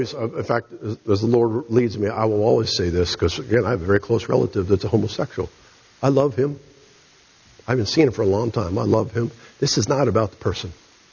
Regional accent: United States; Frankly, I am an American.

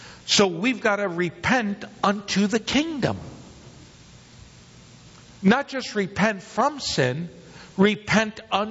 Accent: Bronx, New York, United States; I'm from the Bronx, and those that had a gun where I came from, they weren't hunting deer.

